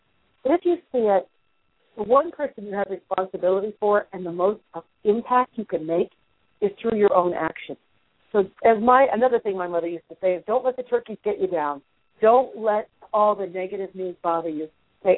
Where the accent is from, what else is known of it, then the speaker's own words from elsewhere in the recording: Norwalk, Ohio, United States; I'm a Buckeye.